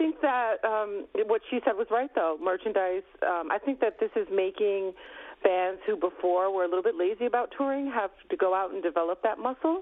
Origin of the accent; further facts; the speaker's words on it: Detroit, Michigan, United States; Well, my hometown Detroit is often called a ghost town, so I'd like my balcony haunted by the greats from my city.